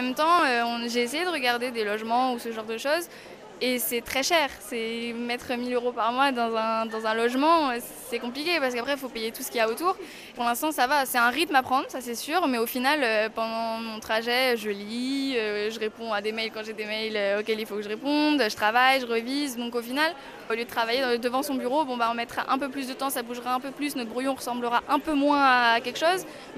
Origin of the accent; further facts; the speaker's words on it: Île-de-France, France; « Bah, de région parisienne, mais pas de Paris. »